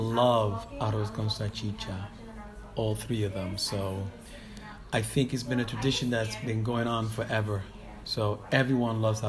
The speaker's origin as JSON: {"language": "English", "town": "Bronx", "region": "New York", "country": "United States", "tie": "born or raised there", "said": "I grew up in the South Bronx, not too far from where we are right now, which is 345 Brook Avenue. I grew up in Hunts Point, and most of my life I spent in the Bronx until I moved away from the Bronx."}